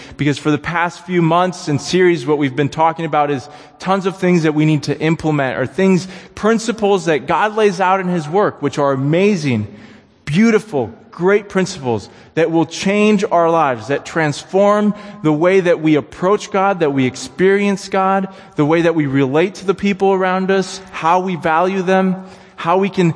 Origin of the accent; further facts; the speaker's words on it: Indiana, United States; I grew up in Indiana. I lived there for 2 years, and all there was a lot of cornfields and a few people.